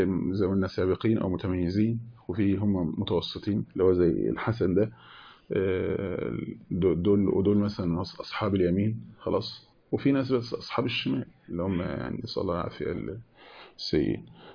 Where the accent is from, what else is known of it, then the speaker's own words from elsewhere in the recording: Beni Suef, Beni Suef Governorate, Egypt; عندنا في بني سويف